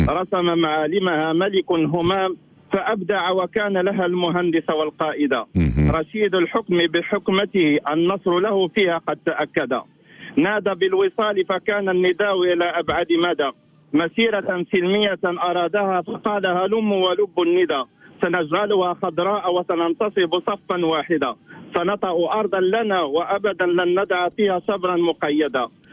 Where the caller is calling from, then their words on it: Fez, Fès-Meknès, Morocco; مدينه فاس